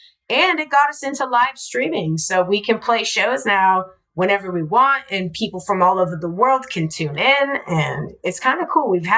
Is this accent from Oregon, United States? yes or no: no; Salt Lake City, Utah, United States; I'm born and raised in Salt Lake City. So I knew the same kids growing up.